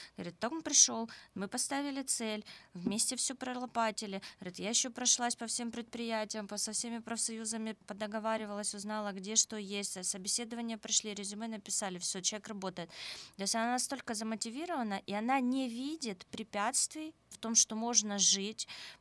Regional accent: Zaporizhzhia, Zaporizhzhia Oblast, Ukraine; мы из Запорожья, мы не знаем, что такое жить в войне.

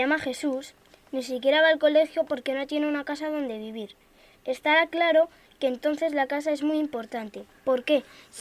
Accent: Madrid, Community of Madrid, Spain; soy de Madrid.

